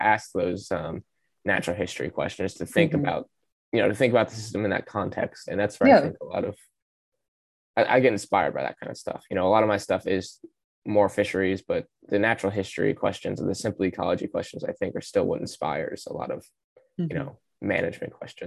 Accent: Florida, United States; I grew up on the Indian River Lagoon

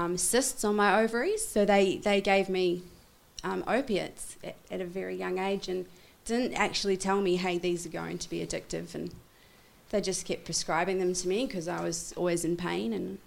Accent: Christchurch, Canterbury, New Zealand; Well, I'm from Christchurch, and I had a pretty cool upbringing.

